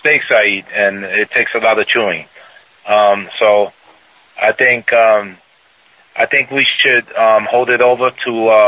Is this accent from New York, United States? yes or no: yes; Brooklyn, New York, United States; I'm from Brooklyn. I'm from Brooklyn, okay? Knock it off.